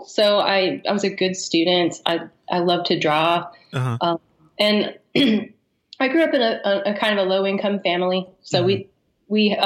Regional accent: Columbus, Ohio, United States; Sure. I grew up in Columbus, Ohio.

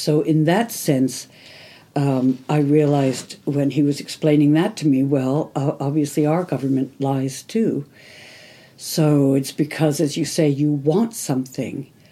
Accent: United States; the culture I was raised in here in the United States, where I was raised not to lie

